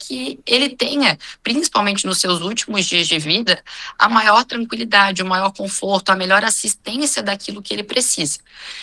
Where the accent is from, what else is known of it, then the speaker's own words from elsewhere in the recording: Brazil; ainda é uma dificuldade para nós, como brasileiros, tratarmos do assunto morte